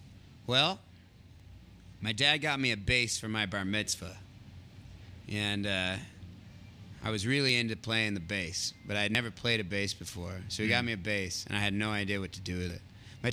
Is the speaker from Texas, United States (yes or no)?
no; San Francisco, California, United States; Born and raised in San Francisco.